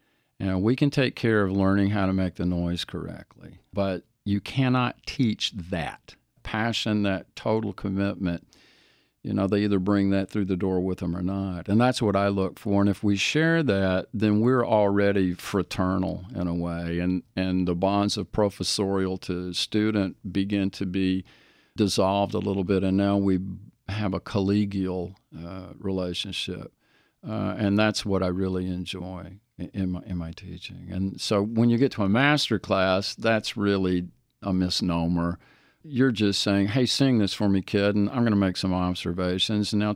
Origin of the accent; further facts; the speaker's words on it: Alabama, United States; my life growing up in the Deep South in Alabama